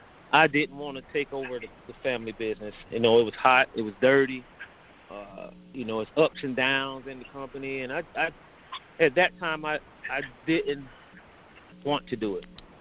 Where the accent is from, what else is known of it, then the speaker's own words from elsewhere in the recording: Riviera Beach, Florida, United States; Personally, I grew up in Federal Gardens on 13th Street, born and raised here in Riviera Beach.